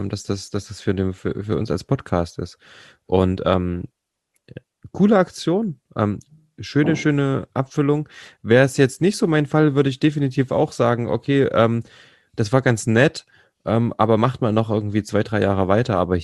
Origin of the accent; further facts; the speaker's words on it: Jena, Thuringia, Germany; Ich bin ja original eigentlich Jenenser, also aus Jena stammend.